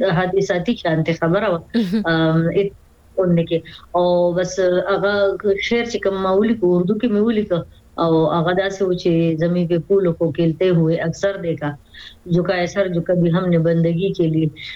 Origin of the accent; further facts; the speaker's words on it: Swabi, Khyber Pakhtunkhwa, Pakistan; زما ته بنیادی تعلق د خیبر پختونخوا د زبرسوابای ضلع یو کلی زیدی سره زما تعلق دی. جی او هلته نوې د ابتدایي سبق مې هلته نه ویلې دی او هغې نه پس چې د کالج سټډیز پسې بیا راووتو بهر مردان ته